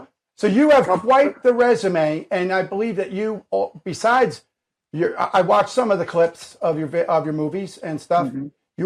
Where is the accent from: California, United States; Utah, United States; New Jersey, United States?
New Jersey, United States; So if you're a betting man, and I'm from Jersey, you're a betting man